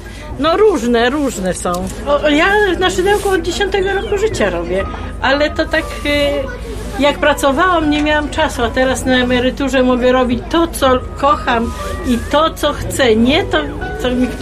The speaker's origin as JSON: {"language": "Polish", "town": "Wola Niemiecka", "region": "Lublin Voivodeship", "country": "Poland", "said": "I jestem z Niemiec, tu blisko, z Woli Niemieckiej dokładnie."}